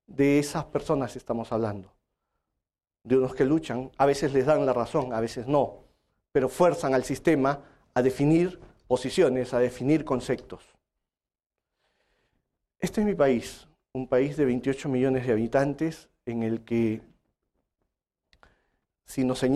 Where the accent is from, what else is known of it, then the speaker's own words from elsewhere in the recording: Peru; En mi país, en la ciudad de Arequipa